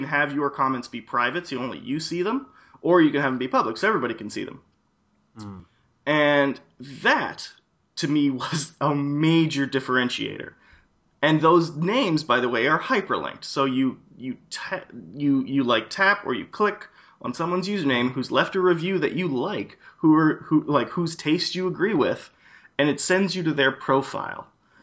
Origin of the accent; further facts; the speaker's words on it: Alberta, Canada; I know I said that terribly wrong, but I'm from Alberta, so.